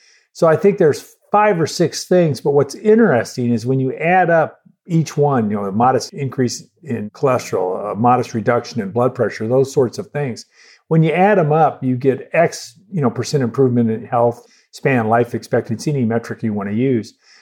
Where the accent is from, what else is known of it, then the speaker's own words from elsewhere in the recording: Tucson, Arizona, United States; now in Rochester, United States; Grew up in Tucson.